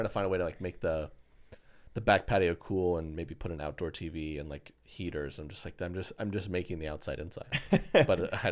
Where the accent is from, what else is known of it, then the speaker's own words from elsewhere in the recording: Oklahoma, United States; Then, like, I grew up in Oklahoma. It's 100 plus. The wind's roaring.